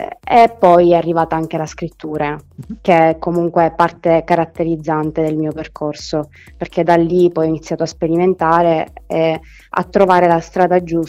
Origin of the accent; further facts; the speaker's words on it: Montemaggiore Belsito, Sicily, Italy; Il mio paese si chiama Montemaggiore Belsito, in provincia di Palermo, ed è comunque un paesino davvero piccolo di 3.000 abitanti ed è circondato da paesaggi bellissimi